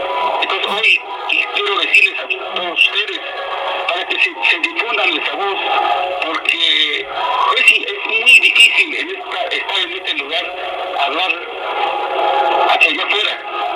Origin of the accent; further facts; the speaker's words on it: Mexico; first language Mazatec; Spanish is a second language; soy un indígena mazateco, hablo mejor mi lengua materna, no puedo hablar muy bien el español